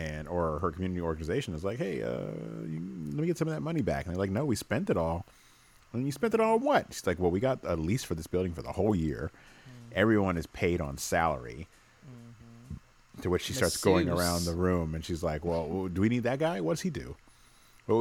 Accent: California, United States; I'm from the Bay Area. The Yay Area.

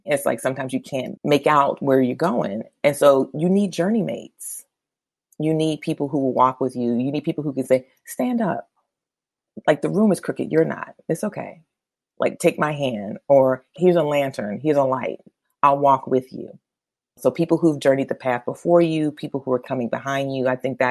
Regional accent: Maryland, United States; also born or lived in North Carolina; I grew up both in Maryland and North Carolina.

